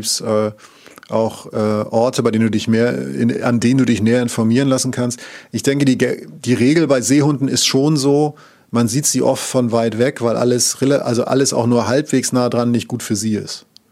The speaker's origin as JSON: {"language": "German", "region": "Northern Germany", "country": "Germany", "said": "ich komme ja aus Norddeutschland"}